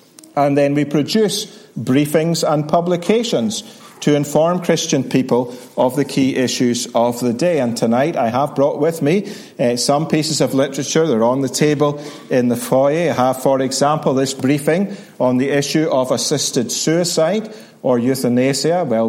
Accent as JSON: {"language": "English", "region": "Scotland", "country": "United Kingdom", "tie": "born there", "lives_now": "Northern Ireland", "said": "I'm a Scotsman by birth, but all of the literature is free."}